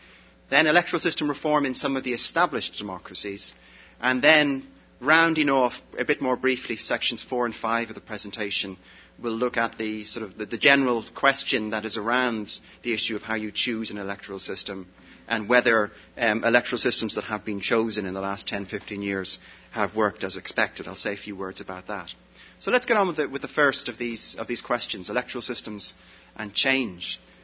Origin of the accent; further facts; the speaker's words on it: Ireland; I'm Irish, I was born, bred and buttered on that system.